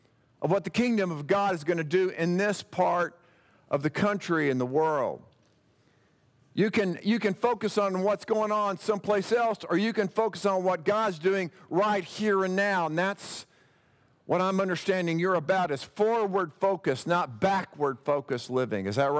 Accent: Texas, United States; Mark and I were kind of, growing up in Texas, we're kind of into the John Wayne mode of communication.

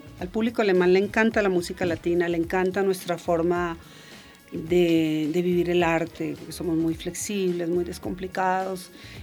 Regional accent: Bogotá, Colombia; now in Berlin, Germany; esta colombiana de Bogotá, yo ahora me defino como colombiana de Kreuzberg, que es el barrio donde yo siempre he vivido, que me encanta, es un barrio bohemio y muy politizado también

